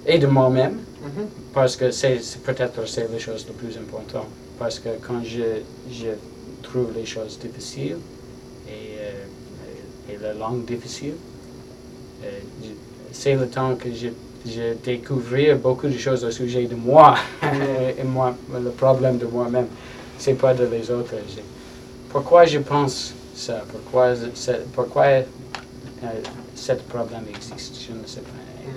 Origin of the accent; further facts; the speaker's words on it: Canada; French is a second language; Mais je suis un Canadien, un musicien de la rue, un musicien ordinaire.